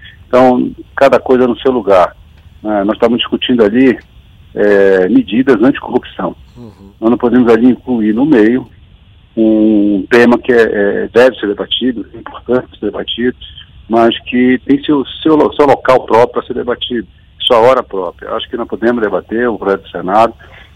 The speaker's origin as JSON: {"language": "Portuguese", "region": "Pará", "country": "Brazil", "said": "Em pequenas cidades, eu sou do Pará, você tem em municípios como o do Marajó"}